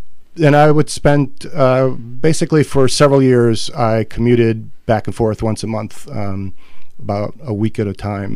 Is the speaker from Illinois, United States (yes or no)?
yes; Chicago, Illinois, United States; now in Union Pier, United States; Well, actually, I grew up in Hyde Park in Chicago. I'm from Union Pier now.